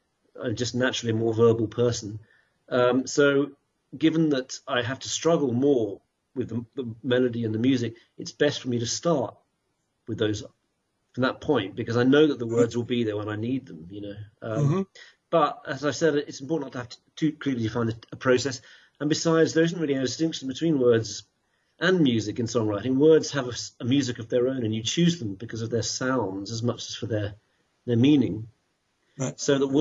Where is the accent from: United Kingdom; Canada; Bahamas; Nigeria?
United Kingdom; now in United States; the fact that I'm from Britain because that gives me an exotic quality which I think has helped me here in America.